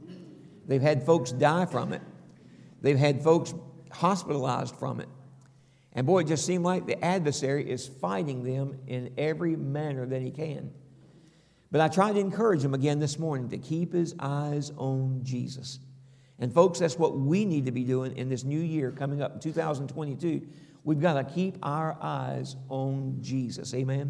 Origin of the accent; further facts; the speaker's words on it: the South, United States; Listen, I'm from the South, okay? You're from the North, okay?